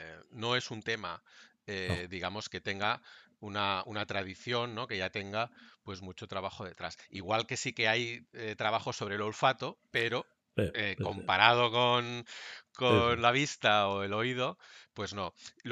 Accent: Barcelona, Catalonia, Spain; Sí, soy de Barcelona.

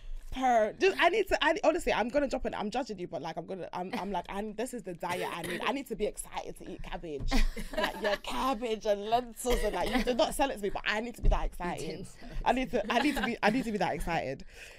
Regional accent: Nigeria; Now, I am a Nigerian woman.

